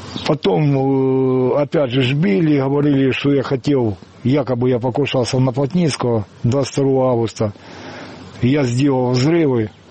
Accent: Ukraine; Моя родина Украина, я с Украины.

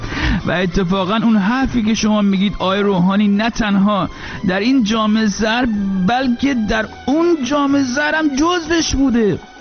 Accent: Iran; moved away as an adult; منم تا وقتی مهاجرت نکرده بودم و از ایران خارج نشده بودم

